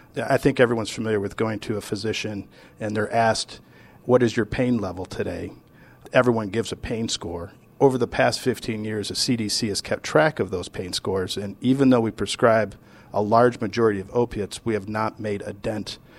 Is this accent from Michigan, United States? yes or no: yes; Michigan, United States; I grew up in the Midwest as well, northern Michigan. My parents were small business owners, packaged liquor store, near the Straits of Mackinac, in a very rural area